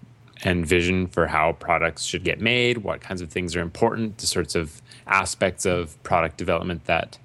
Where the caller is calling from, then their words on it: Edmonton, Alberta, Canada; I'm calling from Edmonton.